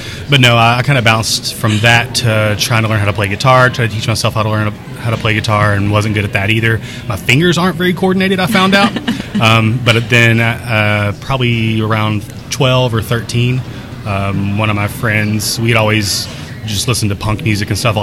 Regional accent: Glasgow, Scotland, United Kingdom; I'm originally from Glasgow.

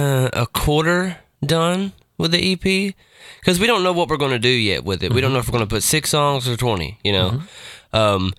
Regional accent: Bowling Green, Kentucky, United States; I play in a band called … I'm from Bowling Green, Kentucky.

